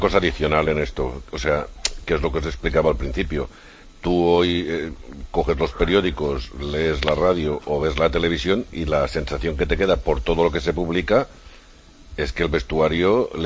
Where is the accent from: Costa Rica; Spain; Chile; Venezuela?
Spain; Lleida, Catalonia; todos los de Lleida somos de la Andorra.